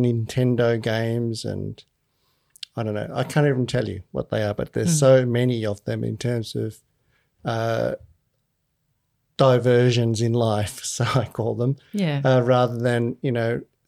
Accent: Sri Lanka; one of the other things I remember about my growing up in Sri Lanka

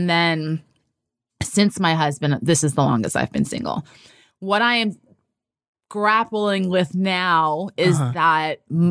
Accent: New York City, New York, United States; I grew up in New York City. I was taking the subway at 12. Like, you know, you just grow up fast when you grow up in New York.

